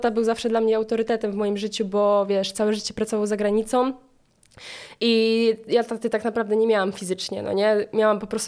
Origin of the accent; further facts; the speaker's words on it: Greater Poland Voivodeship, Poland; u mnie w Wielkopolsce się tak mówi